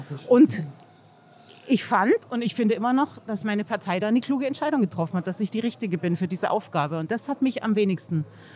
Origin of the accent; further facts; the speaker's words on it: Bavaria, Germany; Ich bin Bayerin